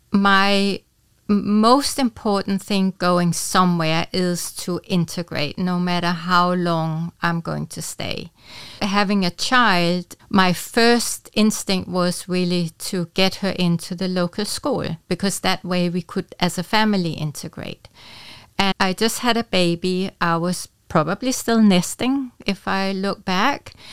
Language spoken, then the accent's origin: English; Denmark; English is a second language; moved away as an adult; also born or lived in Cayman Islands; now in Luxembourg; I'm Danish. I'm from Denmark. However, I didn't come straight from Denmark moving here. It was a bit of an adventure. I was living in Cayman Islands